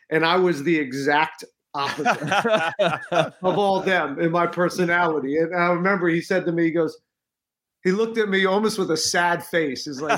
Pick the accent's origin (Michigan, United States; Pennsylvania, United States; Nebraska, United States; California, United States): Pennsylvania, United States; I'm a big fan of Jimmy, and I'm from Pennsylvania, so